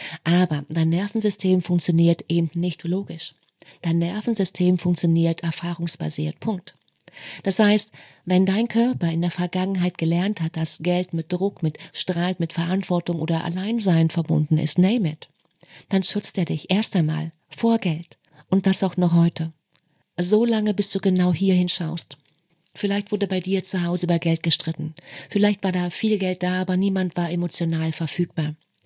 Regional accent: eastern Germany, Germany; Schau, ich bin im Osten aufgewachsen.

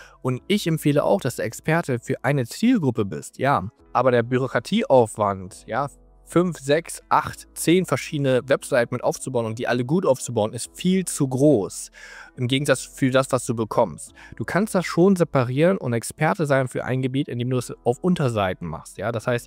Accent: Hanover, Lower Saxony, Germany; Also ich komme aus Hannover

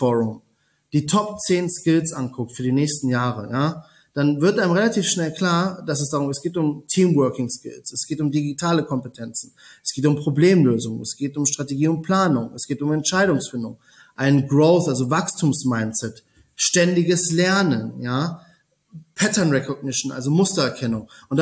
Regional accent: Germany; also born or lived in Italy; wie man sagt, gebürtiger Italiener, in Deutschland aufgewachsen.

